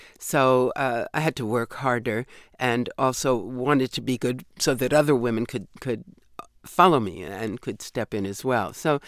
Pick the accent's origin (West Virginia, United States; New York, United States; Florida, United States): New York, United States; accent: New York; But at that point, I'd pretty well lost most of my New York accent. It still creeps up from time to time.